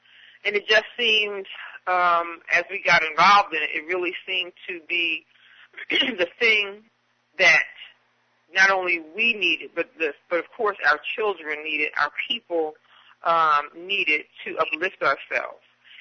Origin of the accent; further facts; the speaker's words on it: Trenton, New Jersey, United States; I was actually born and raised in Trenton and discovered of late, how about that, and discovered of late that my family has been in New Jersey since the early 1800s.